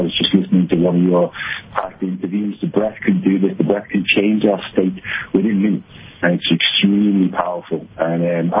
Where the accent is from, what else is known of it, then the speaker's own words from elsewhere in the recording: Liverpool, North West England, United Kingdom; moved away; also born or lived in Barcelona, Spain; I come from Liverpool in the north of England, hence the slightly strange accent. And then I actually lived in Barcelona, Spain for the past 14 years, and I've currently been traveling around the world